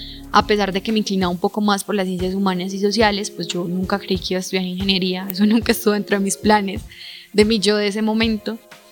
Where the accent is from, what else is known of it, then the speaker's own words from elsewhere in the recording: El Carmen de Viboral, Antioquia, Colombia; soy estudiante de Ingeniería Aeroespacial de tercer semestre, tengo 19 años y soy del Carmen de Viboral.